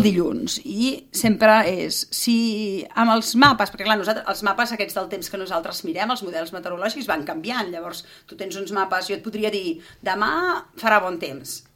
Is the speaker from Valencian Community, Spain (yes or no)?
no; Berga, Catalonia, Spain; now in Sant Cugat del Vallès, Spain; nosaltres que som de Berga, vam tenir molt la sensació de poble, moltíssim